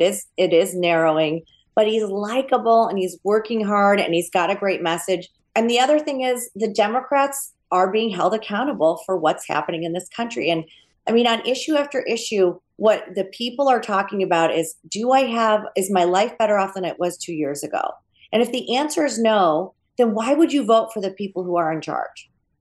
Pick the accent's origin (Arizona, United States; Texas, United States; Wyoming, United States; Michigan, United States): Michigan, United States; she's from my home state, Michigan.